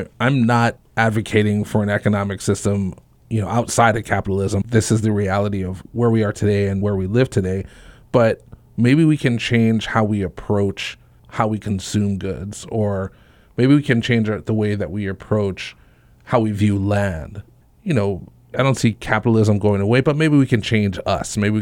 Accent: Hawaii, United States; One, growing up on the Big Island, these are legendary historical figures for me.

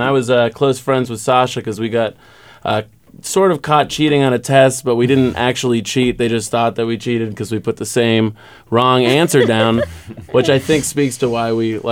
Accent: Bedford, New Hampshire, United States; I'm from New Hampshire. We were just at my parents' house. They live in Bedford. And I grew up there most of my life, and I love New Hampshire.

